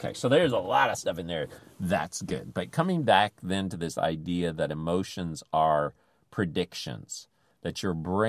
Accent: Philippines; But I'm used to that because I grew up in the Philippines.

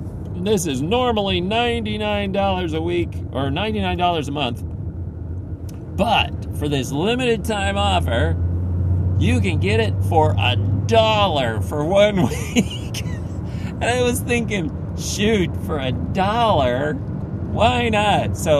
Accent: Philippines; English is a second language; And growing up in the Philippines, there were some interesting tensions between Tagalog and English.

